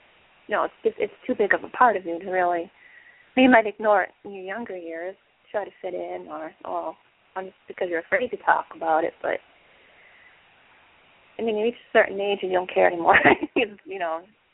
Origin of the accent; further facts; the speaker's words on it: Boston, Massachusetts, United States; born there; See, I can say that too because I was born in South Boston.